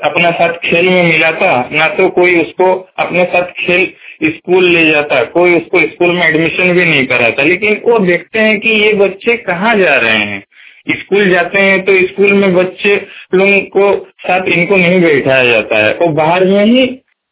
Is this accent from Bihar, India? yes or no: no; Bhandarbera, Jharkhand, India; मैं झारखंड स्टेट का रहने वाला हूँ। District Singhbhum, मुसाबुनी block, village भंडारवरो।